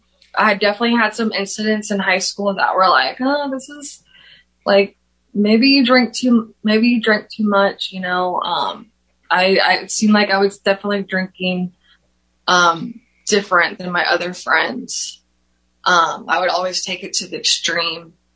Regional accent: Mandeville, Louisiana, United States; I grew up in Louisiana, a small town right outside of New Orleans, Mandeville, Louisiana.

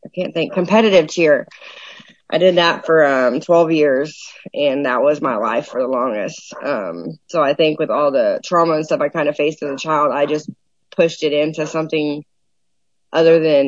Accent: Granbury, Texas, United States; also born or lived in Cleburne, United States; I grew up in Cleburne, Texas, and was born there. I didn't grow up there. I was born there. And then I grew up in Granbury, Texas, and kind of most of my life

